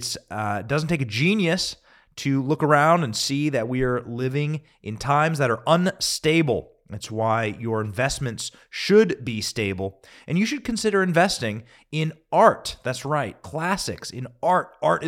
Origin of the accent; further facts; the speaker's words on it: Iowa, United States; I'm from Iowa. Bacon should be cheap.